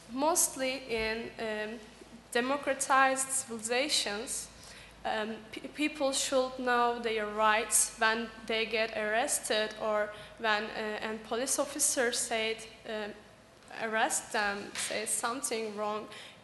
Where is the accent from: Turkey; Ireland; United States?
Turkey; from Turkey.